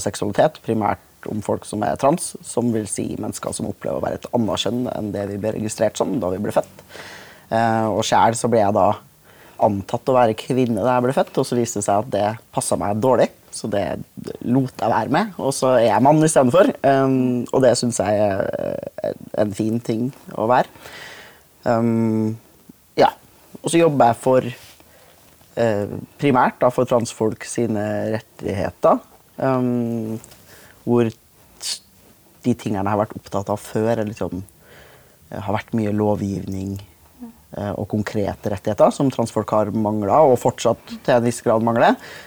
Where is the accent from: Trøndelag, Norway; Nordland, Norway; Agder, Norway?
Trøndelag, Norway; Trondheim; Men jeg har vært hjemme i Trondheim og besøkt familien min